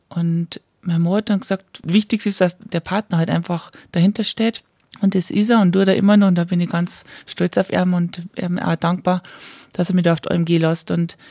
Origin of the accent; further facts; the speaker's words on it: Bavaria, Germany; Und ich bin ja im Chiemgau aufgewachsen und von daher auch sehr viel in der Natur und in die Berge. Ich mag das auch sehr gern und sportle auch gern in die Berg. Und ich bin aus einer Landwirtschaft raus